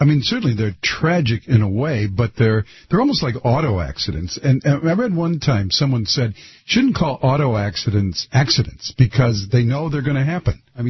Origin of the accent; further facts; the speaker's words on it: Detroit, Michigan, United States; I was born in Detroit, went to school in Detroit, a party in Detroit all the time.